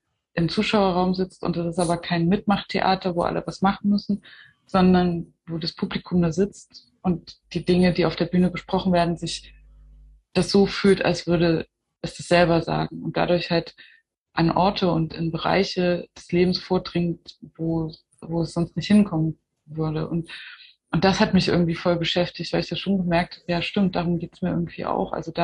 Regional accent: Zwickau, Saxony, Germany; Zwickau ist jetzt für mich halt, kann halt nie mehr einfach nur meine alte Heimatstadt sein

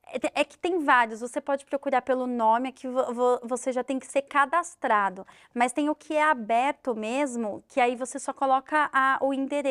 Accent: Brazil; eu, como uma boa brasileira, falei, vou ver quem são meus vizinhos.

